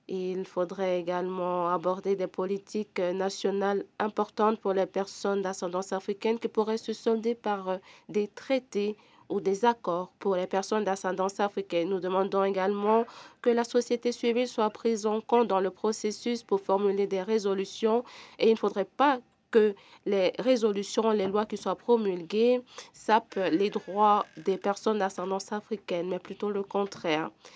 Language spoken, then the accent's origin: French; Barbados; French is a second language; de l'organisation Rastafari aux Caraïbes. Je viens de la Barbade.